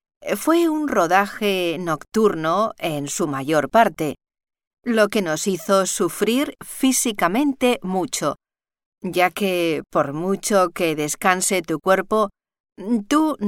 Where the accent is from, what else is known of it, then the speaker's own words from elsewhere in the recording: Spain; moved away as an adult; also born or lived in United States; Me fui de España con 19 años, sola, a estudiar a Estados Unidos.